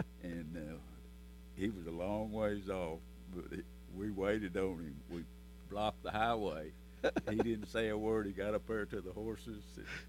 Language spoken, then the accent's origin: English; Chickasha, Oklahoma, United States; I was born and raised in Chickasha.